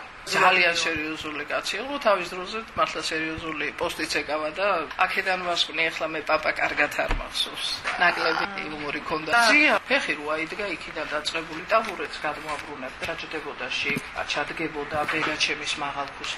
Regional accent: Tsagveri, Samtskhe-Javakheti, Georgia; მიუხედავად იმისა, რომ მე წაღვერში დავამთავრე სკოლა და იქაურად ვთვლი თავს უფრო ძველ წაღვრელად

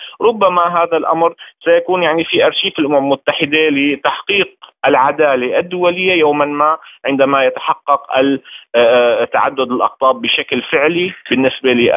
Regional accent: Syria; على حياتنا كسوريين.

